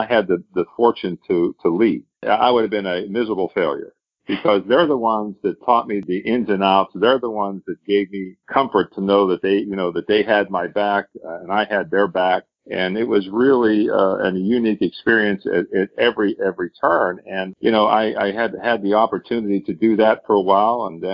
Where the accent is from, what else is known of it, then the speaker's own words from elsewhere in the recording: Pittsburgh, Pennsylvania, United States; they shipped me over to Pittsburgh, back to my hometown, to basically run Lender Service Inc.